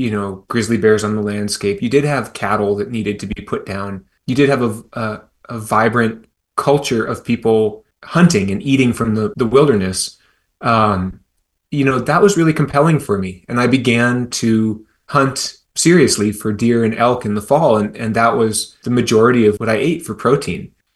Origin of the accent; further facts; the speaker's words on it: Seattle, Washington, United States; I was raised in Seattle, as I said, by a conscientious objector.